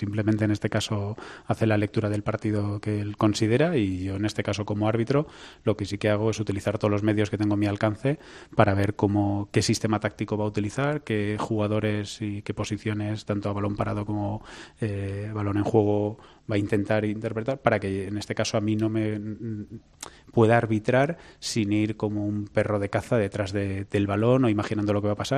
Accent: Spain; pues soy español

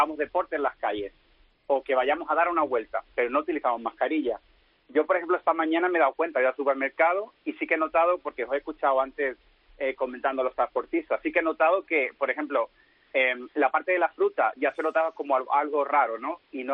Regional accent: Benalup-Casas Viejas, Andalusia, Spain; Decir que soy de Benalup, que no de Jerez, que si no mi pueblo se enfadará.

